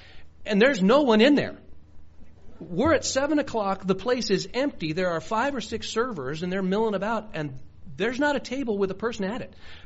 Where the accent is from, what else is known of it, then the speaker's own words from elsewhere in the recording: United States; I, as an American